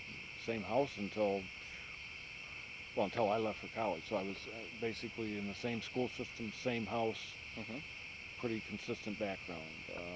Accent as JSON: {"language": "English", "town": "San Antonio", "region": "Texas", "country": "United States", "tie": "born there", "also_born_or_lived": "Michigan", "said": "I was born in January 2nd, 1945, at Fort Sam Houston in San Antonio, Texas."}